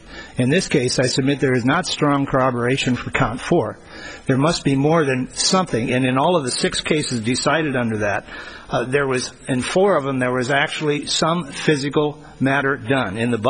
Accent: Phoenix, Arizona, United States; I'm from Phoenix, Arizona, and I represent Robert Stewart in this matter.

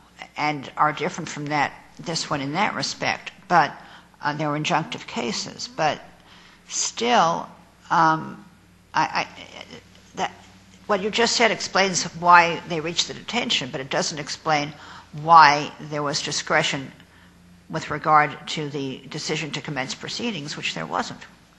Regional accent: Cincinnati, Ohio, United States; born there; I was born in Cincinnati, Ohio

